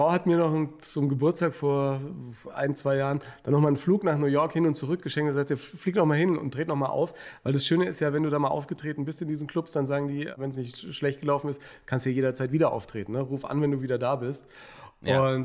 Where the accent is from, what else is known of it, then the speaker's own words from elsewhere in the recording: Germany; ich war der Journalist aus Deutschland